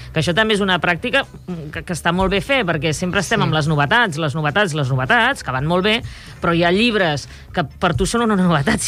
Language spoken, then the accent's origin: Catalan; Reus, Catalonia, Spain; jo sóc de Reus, sí.